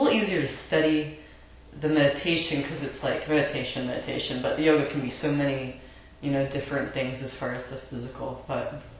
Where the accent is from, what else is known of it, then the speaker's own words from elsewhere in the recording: Ketchikan, Alaska, United States; I grew up in Alaska in this small town called Ketchikan.